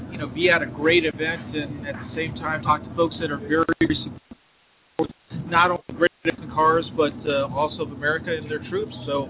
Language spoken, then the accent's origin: English; California, United States; My home state, California, because of our population of being 37 million people, has more people that join the military than any other state